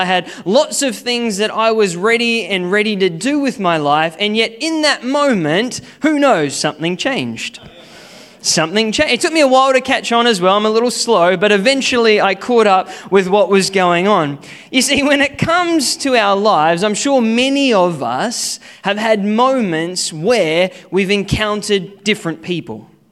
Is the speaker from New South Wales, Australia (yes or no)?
no; Queensland, Australia; But I grew up in Queensland